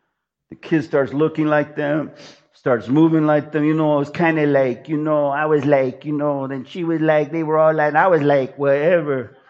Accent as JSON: {"language": "English", "town": "Los Angeles", "region": "California", "country": "United States", "tie": "born there", "said": "I was born in East L.A., right next to the freeway, the big general hospital across the freeway from the White Memorial. That's ground zero for me."}